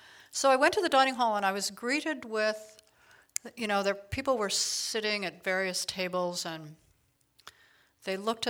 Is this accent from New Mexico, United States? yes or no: yes; New Mexico, United States; I was born and raised in New Mexico, where we have a lot of desert and a lot of long vistas and no deciduous trees, right? A lot of sun.